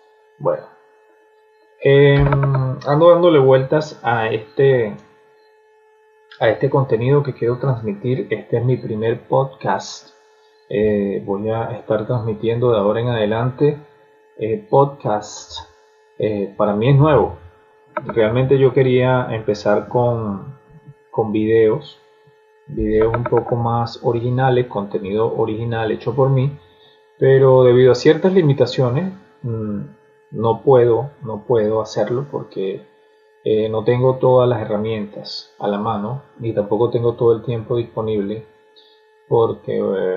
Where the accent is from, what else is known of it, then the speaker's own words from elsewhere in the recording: Venezuela; moved away as an adult; now in Colombia; soy venezolano. Me tocó emigrar el año pasado y llegué a Colombia un 30 de junio del año del año 2018. El año 2018 fue que yo llegué aquí a Colombia. Estoy en un pueblo en el llano colombiano.